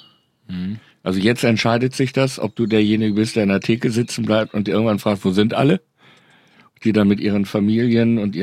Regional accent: Bielefeld, North Rhine-Westphalia, Germany; ich bin eigentlich Bielefelder.

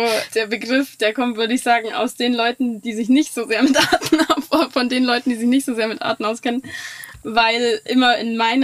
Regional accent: Memmingen, Bavaria, Germany; ich komme auch aus Memmingen

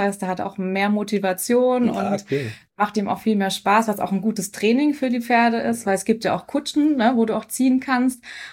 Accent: Mannheim, Baden-Württemberg, Germany; Ich komme aus Mannheim

